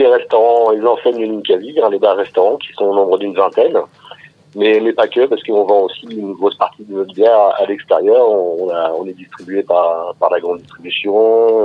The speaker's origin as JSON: {"language": "French", "region": "Grand Est", "country": "France", "said": "je viens des Ardennes, tout près de la Belgique"}